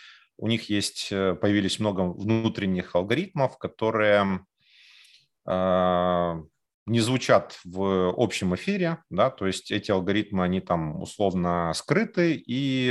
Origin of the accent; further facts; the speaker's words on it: Kyiv, Ukraine; Да, как бы я из Киева